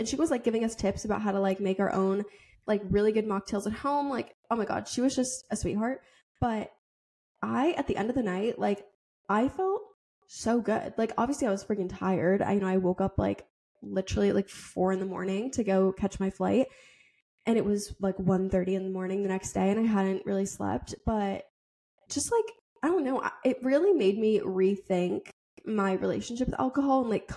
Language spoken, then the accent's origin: English; Massachusetts, United States; like, I'm from Massachusetts and love the Celtics.